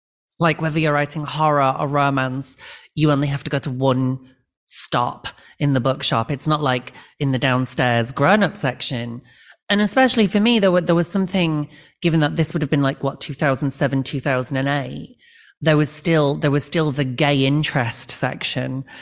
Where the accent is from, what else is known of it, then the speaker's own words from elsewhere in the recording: Leeds, Yorkshire, United Kingdom; I come from Winterfell. I come from not quite north of the wall, but you can see the wall from where I live. It's the same. I come from the same city as